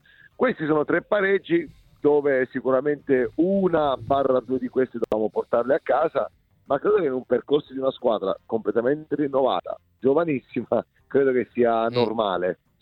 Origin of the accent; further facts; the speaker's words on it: Pescara, Abruzzo, Italy; born there; perché sono nato a Pescara